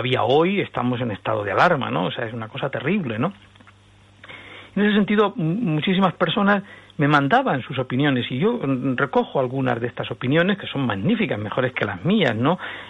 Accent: Spain; ese ataque a la nación, a lo que somos, a los españoles

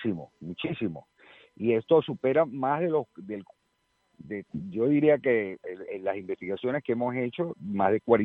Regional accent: Venezuela; moved away as an adult; also born or lived in United States; now in Spain; hace 5 años de Venezuela.

